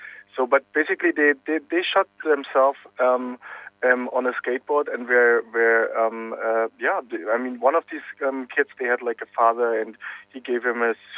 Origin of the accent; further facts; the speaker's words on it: East Berlin, Berlin, Germany; English is a second language; I grew up in East Berlin